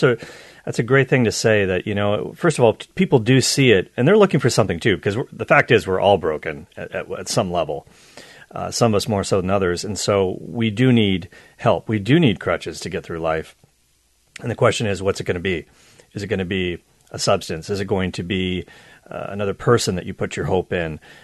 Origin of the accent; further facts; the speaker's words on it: Nova Scotia, Canada; now in Toronto, Canada; When I was growing up in Nova Scotia, the American TV channels we got came from Bangor, Maine.